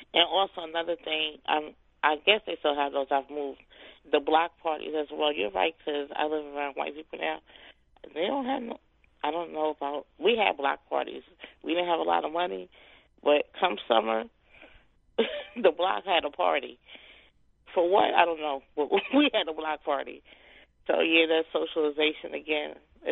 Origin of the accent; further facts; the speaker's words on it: New York, United States; We played, I'm from New York, we played Double Dutch, and we would get rope from the cable man.